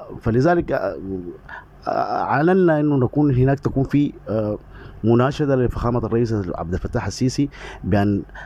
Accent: Sudan; now in Egypt; ونحن أيضا يعني دورنا كسودانيين مقيمين بدول الجوار وتحديدا في أرض الكنانة

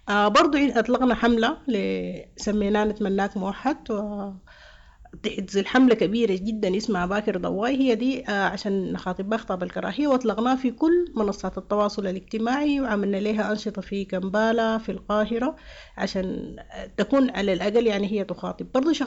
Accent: Port Sudan, Red Sea, Sudan; من بورسودان،

